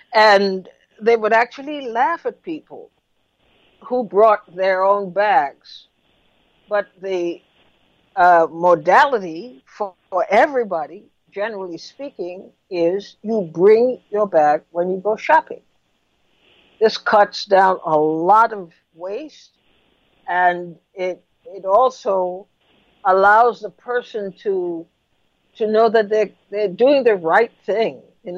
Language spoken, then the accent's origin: English; Trinidad & Tobago; I grew up in Trinidad.